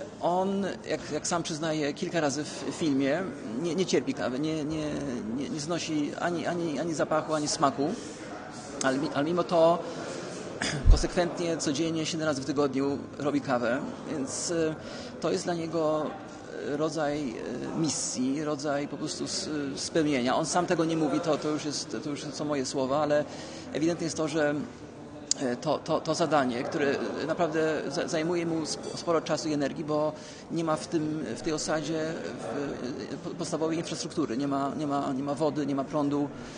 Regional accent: Sweden; moved away as an adult; now in Łódź, Poland; Przyjechałem tu do Łodzi ze Szwecji. Moi rodzice są Polakami, ale ja się w Szwecji urodziłem i wychowałem. Natomiast w Polsce już mieszkam prawie ćwierć wieku.

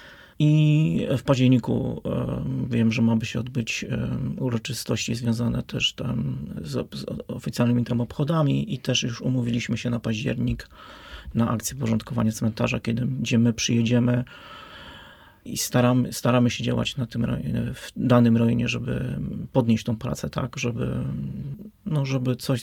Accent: Łódź, Łódź Voivodeship, Poland; Ja pamiętam, że też jestem bałuciarzem, wychowałem się w środowisku związanych z łódzkimi klubami sportowymi.

